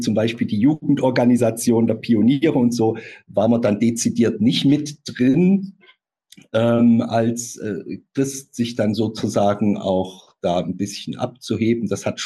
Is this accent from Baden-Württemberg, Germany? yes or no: no; Leipzig, Saxony, Germany; 78 geboren in Leipzig. Und als in eine Pfarrersfamilie hinein, mein Vater ist Pfarrer, auch mein Opa